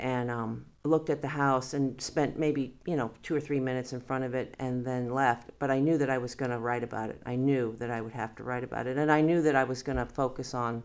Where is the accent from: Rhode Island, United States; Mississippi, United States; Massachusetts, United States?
Massachusetts, United States; also born or lived in New Hampshire; So, but yeah, we hail from Massachusetts, New Hampshire area.